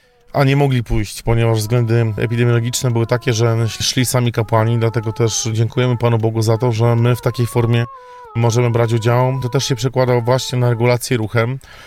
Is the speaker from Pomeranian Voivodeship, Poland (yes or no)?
no; Kalisz, Greater Poland Voivodeship, Poland; chcieliśmy właśnie zaakcentować to, że jesteśmy z Kalisza